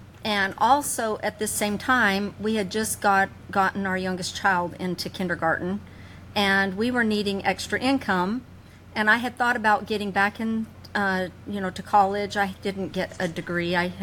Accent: Idaho, United States; moved away; Yeah, I was raised in Idaho and moved to Alabama 30 years ago.

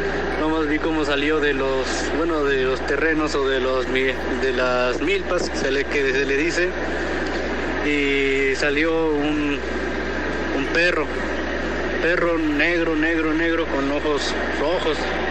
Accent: Tlaxcala, Mexico; Yo soy de aquí, de Tlaxcala.

